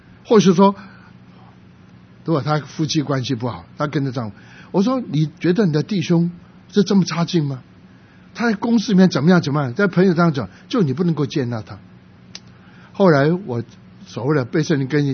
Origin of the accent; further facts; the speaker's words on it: Guangdong, China; 因为我是广东人，我们广东人很喜欢讲这句话